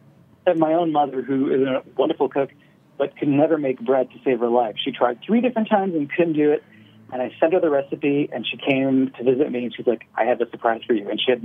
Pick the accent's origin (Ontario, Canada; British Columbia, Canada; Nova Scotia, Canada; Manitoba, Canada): Nova Scotia, Canada; Where I grew up in Nova Scotia